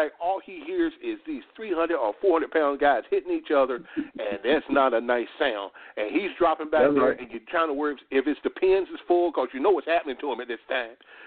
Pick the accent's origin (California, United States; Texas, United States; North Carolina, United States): North Carolina, United States; Murfreesboro; Chawan, by the way, is located in my hometown of Murfreesboro, North Carolina, born and raised right there.